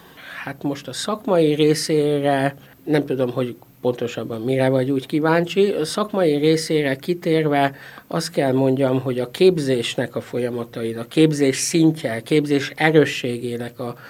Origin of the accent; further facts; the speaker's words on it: Sárvár, Vas, Hungary; sárvári születésű vagyok, és a család anyai ágon sárvári zenés család